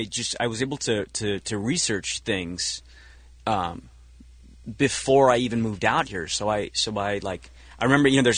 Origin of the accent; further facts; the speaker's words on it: Kolkata, West Bengal, India; born there; moved away; also born or lived in Madras / Bombay / China / Singapore; I was born in Calcutta, India. Then we moved to Madras, and then Bombay, and then China, then Singapore. My family moved to the Middle East a number of years ago. At the age of 16, I moved to Rhode Island, and obviously America, and then Chicago, and then I moved here.